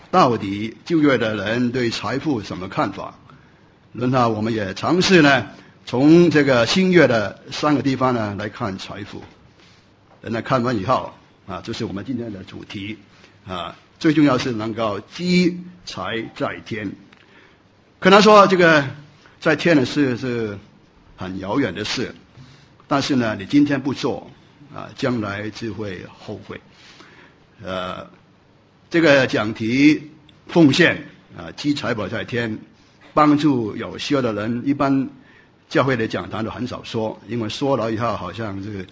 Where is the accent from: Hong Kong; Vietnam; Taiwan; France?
Hong Kong; 或者是我们香港人说新年已经过去。